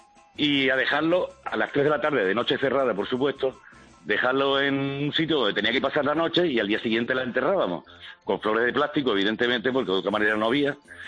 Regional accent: Spain; como buen español, me fui a zona de not to declare

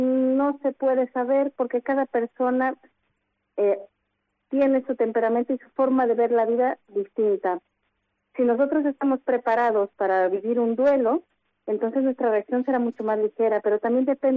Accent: Mexico; now in Spain; yo soy mexicana, y aquí en España

